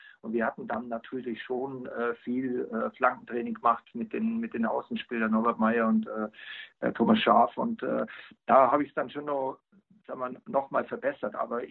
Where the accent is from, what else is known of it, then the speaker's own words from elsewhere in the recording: Bavaria, Germany; ich bin hier im Allgäu aufgewachsen und habe sämtliche Sportarten gemacht, was es überhaupt gab.